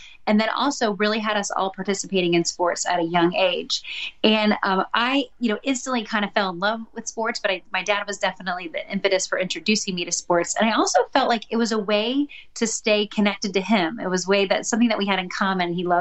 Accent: Chicago, Illinois, United States; born there; Well, just so you know, I'm a little bit north of Indianapolis, but I was born in Chicago. I was the number 5 of 6 children, and my parents were both born and raised in the Chicago area as well.

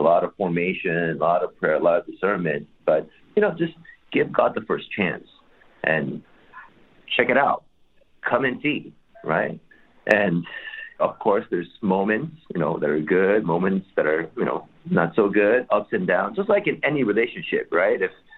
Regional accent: Silicon Valley, California, United States; Because, I mean, growing up in the Silicon Valley, you know, remember the .com stuff, .com bubble?

